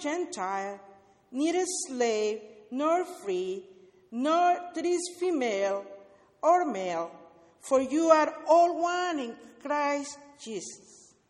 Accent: Oakland, California, United States; I come from Oakland. … I was ordained 6 years ago by the United Church of Christ here in Northern California to start a group with Latino immigrants

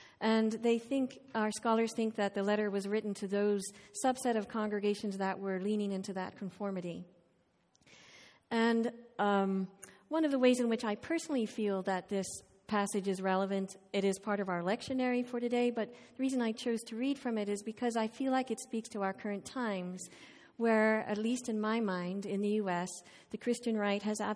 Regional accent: Ireland; now in United States; As you know, I grew up in Ireland, so I'm still learning my American history.

